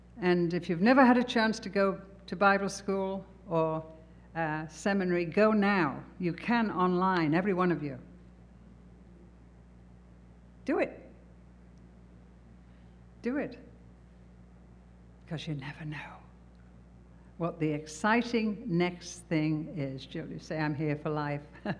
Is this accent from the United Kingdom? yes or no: yes; England, United Kingdom; now in Germany; We come from England. We've taken a little church here. We're going to be here. We've immigrated to this wonderful city.